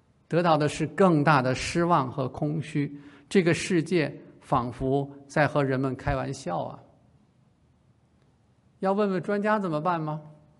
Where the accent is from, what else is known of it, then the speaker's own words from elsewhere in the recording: Beijing, China; 北京是我的老家